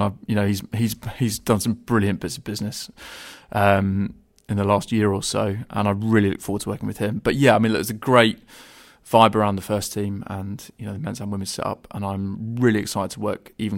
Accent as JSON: {"language": "English", "region": "South West England", "country": "United Kingdom", "tie": "born or raised there", "said": "Well, I was born and raised in Devon, so I was a season ticket holder at Plymouth Argyle from the early 90s."}